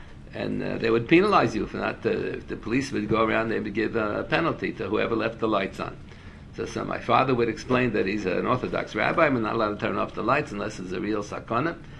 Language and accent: English; United States; when I was growing up in America, they used to have air raids.